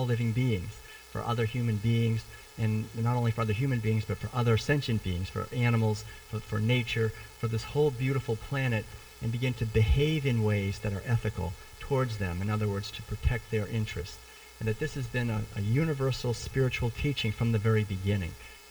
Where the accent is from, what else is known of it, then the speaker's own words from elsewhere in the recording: Concord, Massachusetts, United States; I remember as I was growing up in Concord, Massachusetts, which is where I was born and raised